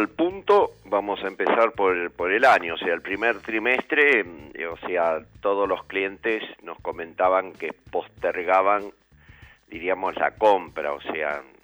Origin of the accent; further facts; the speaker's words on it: Argentina; O sea, yo no tengo ningún problema como argentino de que entren autos del exterior